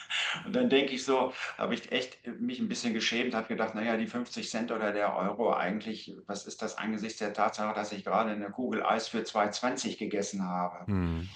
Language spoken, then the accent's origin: German; Hildesheim, Lower Saxony, Germany; Ich bin gebürtiger Hildesheimer. Also das ist ungefähr eine halbe Stunde entfernt von Hannover